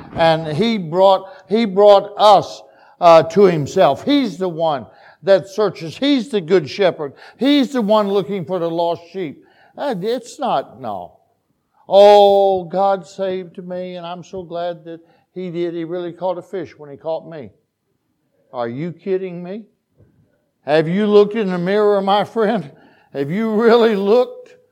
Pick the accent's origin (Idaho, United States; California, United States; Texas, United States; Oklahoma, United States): Oklahoma, United States; Listen, we're from Oklahoma. And we had not traveled a whole lot in those days.